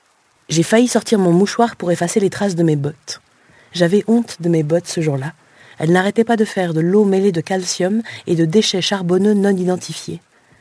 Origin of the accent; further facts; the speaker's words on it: Jonquière, Quebec, Canada; N'oubliez jamais que je viens de Jonquière et qu'à Jonquière, il n'y